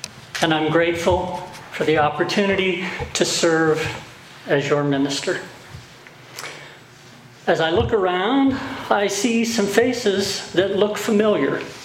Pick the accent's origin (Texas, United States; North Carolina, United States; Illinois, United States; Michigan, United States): Michigan, United States; also born or lived in Montana; While I was born and raised in Michigan, I consider Montana home.